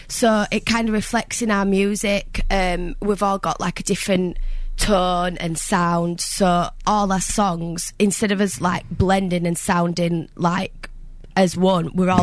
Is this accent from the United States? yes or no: no; Keighley, Yorkshire and the Humber, United Kingdom; Yeah, and I'm around my hometown Keithley a lot.